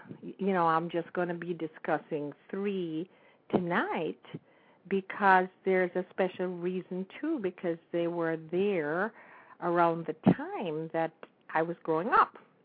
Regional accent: Jamaica; because when I was growing up in Jamaica in the 40s and 50s, there was not a lot of information on certain things

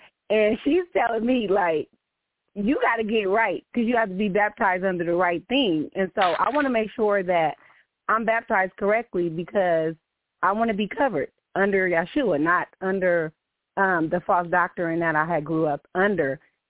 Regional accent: California, United States; But I'm from California, so I can fly to California if I have to.

